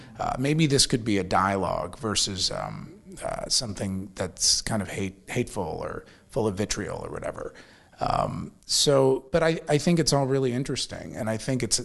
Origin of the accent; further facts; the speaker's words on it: Dayton, Ohio, United States; I grew up in Dayton, Ohio, looking for any window into the world that was not Dayton, Ohio, right?